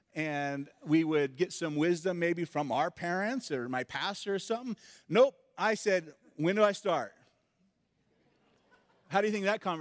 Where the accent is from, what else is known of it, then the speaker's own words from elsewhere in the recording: Ojai, California, United States; I grew up in Southern California, this little town called Ojai, which is just inland from Ventura. It's a nice area to live.